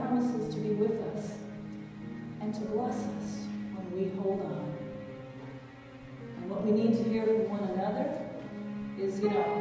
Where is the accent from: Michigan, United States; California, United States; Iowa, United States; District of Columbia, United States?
Michigan, United States; Bay City; it's in Saginaw, where did I used to live? And it's in Bay City, my hometown.